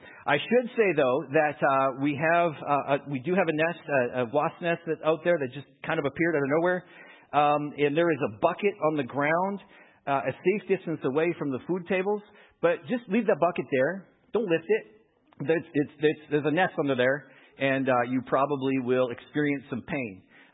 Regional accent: Lethbridge, Alberta, Canada; went to a block party in the neighborhood I grew up in Lethbridge.

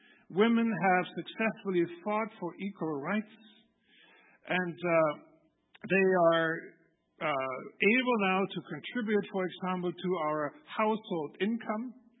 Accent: Germany; English is a second language; I grew up in Germany, as many of you know, and when I went to school

